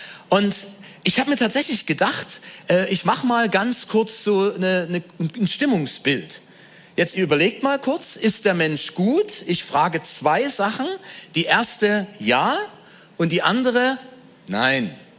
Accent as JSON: {"language": "German", "country": "Germany", "tie": "born or raised there", "said": "Ich bin in der DDR aufgewachsen"}